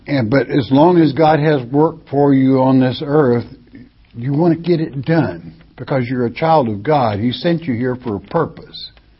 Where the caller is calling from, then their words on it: Florida, United States; from Florida.